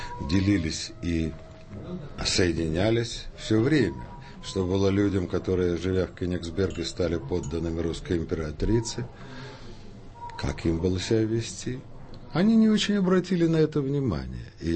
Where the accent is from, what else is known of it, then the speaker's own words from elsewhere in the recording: Crimea, Ukraine; Я родился в России, но где-то в классе в третьем та территория, скажем так, на которой я родился, стала Украиной.